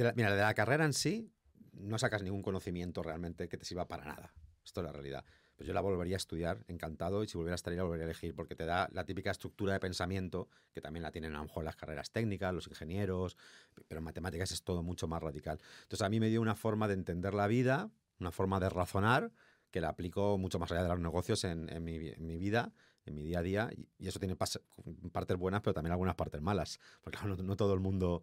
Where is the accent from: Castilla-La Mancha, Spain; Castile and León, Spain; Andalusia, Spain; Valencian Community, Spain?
Valencian Community, Spain; Elda; also born or lived in Alicante; Nací en Alicante y viví en Elda, que es un pueblo de cerca de Alicante, de la provincia de Alicante, y allí nací, crecí y hasta los casi 30 años estuve viviendo allí.